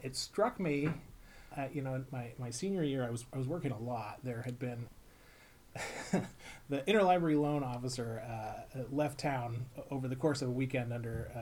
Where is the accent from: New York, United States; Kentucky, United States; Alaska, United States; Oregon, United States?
Oregon, United States; I grew up in Oregon. I went to college in Washington State and didn't really feel like I had seen the other side of the horizon very much